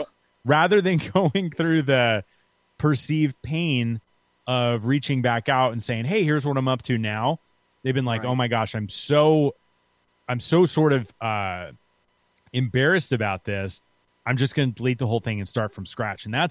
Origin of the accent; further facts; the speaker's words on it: New York, United States; You know, I grew up in New York and I went to Florida to go to college.